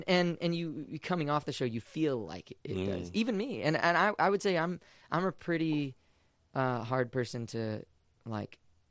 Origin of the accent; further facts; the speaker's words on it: United States; but I'm American and I have my perspective here, you know